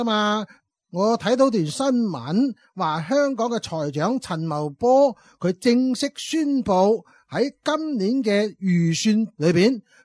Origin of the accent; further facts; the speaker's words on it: China; 我哋大陆人系挨惯㗎啦，